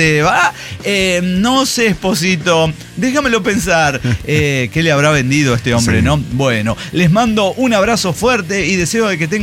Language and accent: Spanish; Chiapas, Mexico; moved away; Yo llevo viviendo casi 10 años fuera de mi Chiapas natal y creo que quizás existe un pequeño resquicio de que por fin vuelva a mi pueblito adorado.